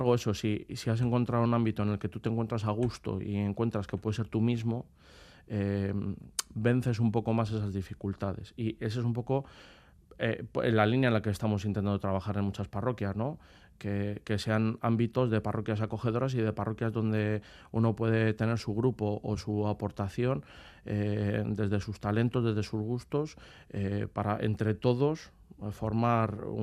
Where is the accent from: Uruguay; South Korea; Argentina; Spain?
Spain; Castile and León; mi pueblo es un pueblo súper pequeño de Segovia